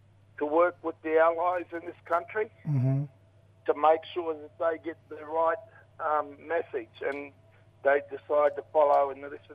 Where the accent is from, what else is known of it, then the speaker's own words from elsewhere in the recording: Brisbane, Queensland, Australia; And I was raised in Inala in Brisbane. And I was very fortunate. I moved to North Queensland when I was an 18, 19-year-old.